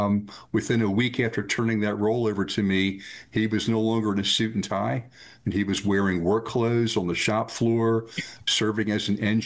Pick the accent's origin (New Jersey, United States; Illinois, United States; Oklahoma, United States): New Jersey, United States; Cherry Hill; Born and raised in Cherry Hill, New Jersey, second of four, older brother, two younger sisters.